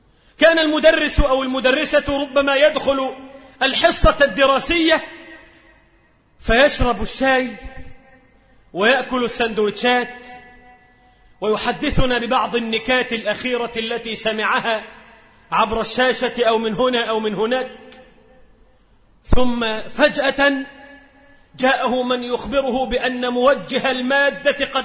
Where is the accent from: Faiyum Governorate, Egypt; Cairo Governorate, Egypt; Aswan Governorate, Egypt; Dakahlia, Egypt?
Faiyum Governorate, Egypt; Faiyum; هنا عندنا في الفيوم لما كانت امرأة الهالك زارت بلدنا مرة